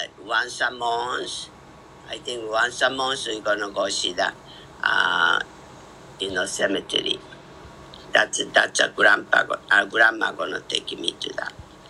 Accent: Okayama, Japan; Okayama, not a city, little bit kind of countryside.

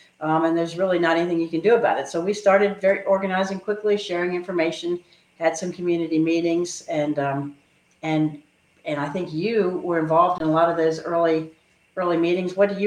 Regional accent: Virginia, United States; as Sarah said, we're both from Augusta County. I am actually the fourth generation to not be born in this area, but to wind up here and realize that there's no place better than the Shenandoah Valley in Augusta County. And so I've lived here since I was 13

